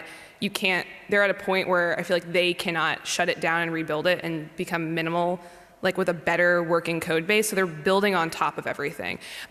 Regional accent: Louisiana, United States; I'm speaking as an American, but I come from a hyper-specific place in the United States. I come from Louisiana, which is the American South.

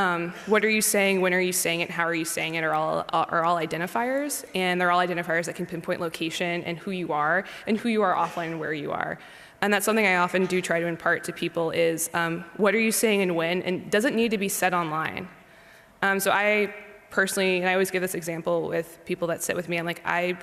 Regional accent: Louisiana, United States; I'm speaking as an American, but I come from a hyper-specific place in the United States. I come from Louisiana, which is the American South.

